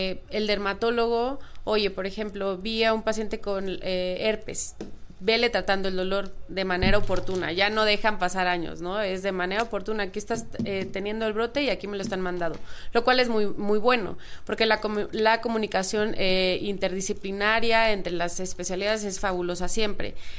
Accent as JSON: {"language": "Spanish", "region": "Chiapas", "country": "Mexico", "said": "Soy de Chiapas, por eso la Lada."}